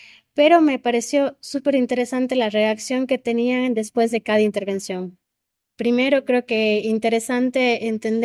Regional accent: Cuenca, Azuay, Ecuador; yo soy cuencana, creo que el tema de los ríos y del agua está intrínseco en mi cantado.

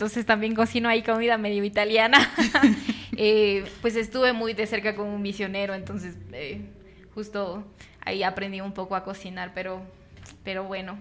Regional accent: Ecuador; No, pero yo, porque soy ecuatoriana.

